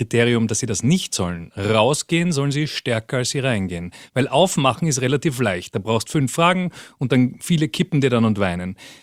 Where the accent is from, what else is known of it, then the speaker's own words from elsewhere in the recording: Vienna, Austria; born there; Ich bin in Wien geboren, also ich bin ganz unspektakulär in Wien geboren. Bin 2006 das erste Mal nach Südamerika